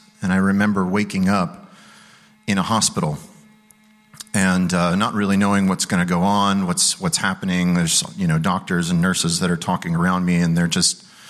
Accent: Virginia, United States; You guys can probably tell already I'm not from around these parts. I grew up in Virginia, Shenandoah Valley.

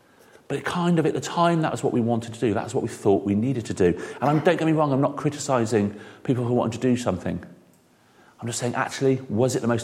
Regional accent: Kingswood, South West England, United Kingdom; I grew up in Kingswood, not far from here

